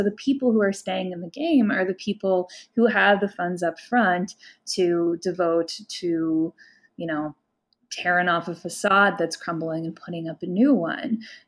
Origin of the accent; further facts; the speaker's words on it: Cleveland, Ohio, United States; in my hometown of Cleveland